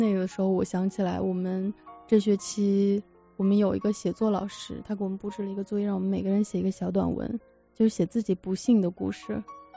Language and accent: Chinese; Shaanxi, China; 我是陕西人，然后他是重庆人，其实也没，就是成长背景就是都是很普通的家庭。